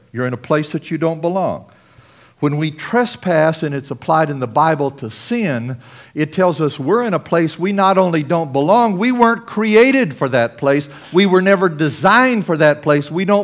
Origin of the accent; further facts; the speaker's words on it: Southwest, United States; Well, I grew up in the Southwest. I hunted all my life.